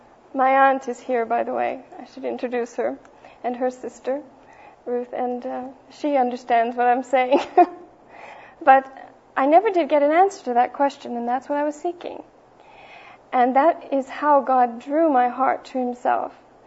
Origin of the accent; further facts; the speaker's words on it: Colorado Springs, Colorado, United States; I grew up in Colorado Springs, by the way